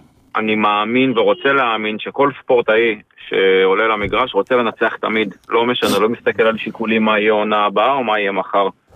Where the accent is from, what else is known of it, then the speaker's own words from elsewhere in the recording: Rishon LeZion, Central District, Israel; אני כל החיים גרתי בראשון לציון